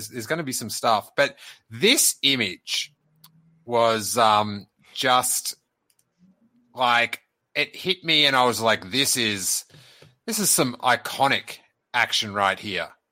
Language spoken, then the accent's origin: English; Australia; I'm an Aussie. I can read Australian.